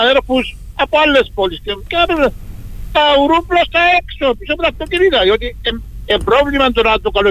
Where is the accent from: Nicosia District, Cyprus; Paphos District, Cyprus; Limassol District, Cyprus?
Limassol District, Cyprus; Limassol; Είμαι οδηγός ταξί από τη Λεμεσό.